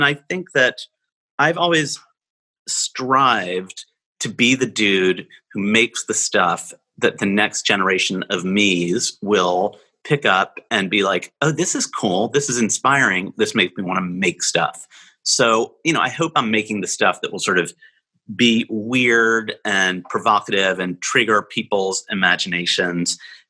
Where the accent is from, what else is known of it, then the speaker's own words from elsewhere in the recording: United States; I am very American dude. I love this country.